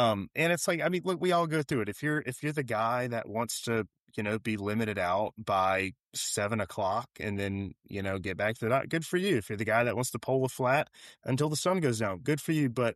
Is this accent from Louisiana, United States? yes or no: yes; Louisiana, United States; growing up in Louisiana, we all grew up by the box.